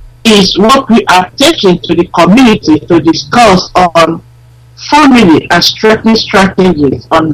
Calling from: New York, United States; I'm calling from New York, United States.

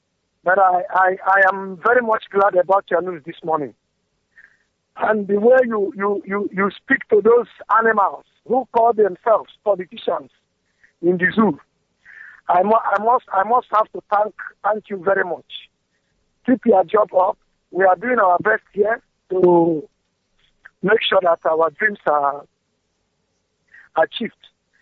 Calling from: Ebonyi, Nigeria; I am calling from Ebonyi State.

